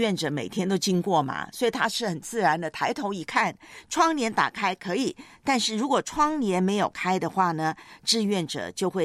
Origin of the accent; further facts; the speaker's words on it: Taiwan; 在我的老家啊，就是我的故乡台湾那边的，我那个城市啊